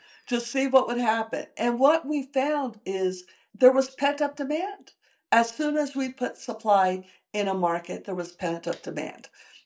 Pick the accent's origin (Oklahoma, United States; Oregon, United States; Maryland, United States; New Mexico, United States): New Mexico, United States; Santa Fe; And a gal from Santa Fe, which is my hometown, came to Women's Startup Lab.